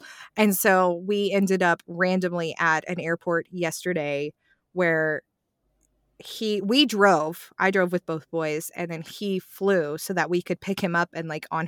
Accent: Arkansas, United States; yeah, I grew up in Arkansas. You don't have buses there.

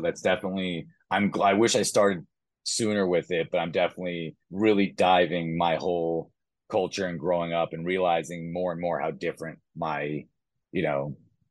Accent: United States; And I am like Latino, and I know like I grew up in America, so I'm definitely Americanized.

